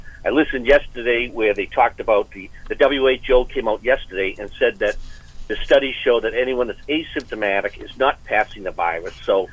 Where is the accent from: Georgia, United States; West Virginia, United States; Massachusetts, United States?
Massachusetts, United States; Needham; And I'm from Needham, and I graduated Needham High